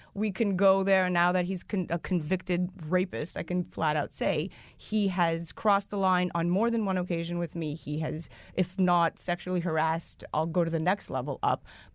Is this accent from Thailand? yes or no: no; Canada; now in United States; I came here from Canada, and when I came and I signed to Elite New York under Monique Pollard, he at the time was Miramax Films, and I needed, as a Canadian, a visa.